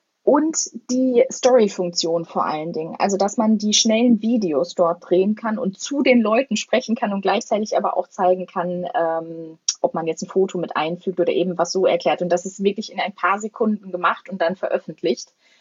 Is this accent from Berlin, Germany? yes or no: no; North Rhine-Westphalia, Germany; ich komme ja auch aus dem Ruhrgebiet, da ist man ja kurz und knapp und direkt, ne?